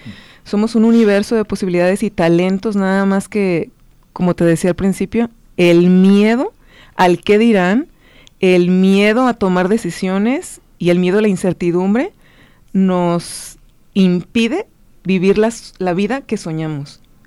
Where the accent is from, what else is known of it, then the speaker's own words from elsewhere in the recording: Ciudad Guzmán, Jalisco, Mexico; ella vivía en Ciudad Guzmán, porque somos de Ciudad Guzmán, Jalisco.